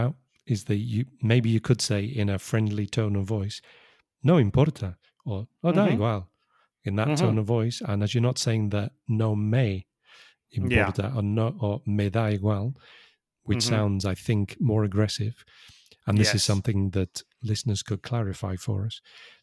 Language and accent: English; England, United Kingdom; I'm English, and as everybody knows, English people are obsessed with drinking tea. We are a tea drinking nation